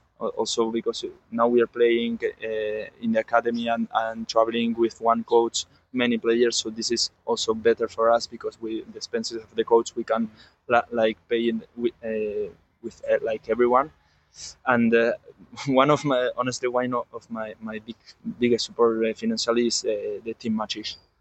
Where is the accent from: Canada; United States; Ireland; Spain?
Spain; Valencia, Valencian Community; I'm from Valencia, and it's really, really traditional.